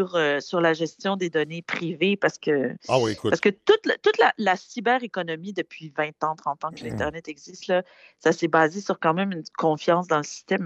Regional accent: Quebec, Canada; on se rend compte que ça arrive ici, chez nous, au Québec

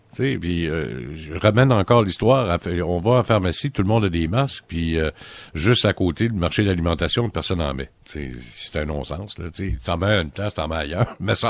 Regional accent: Quebec, Canada; qui ont conçu ça ici chez nous au Québec

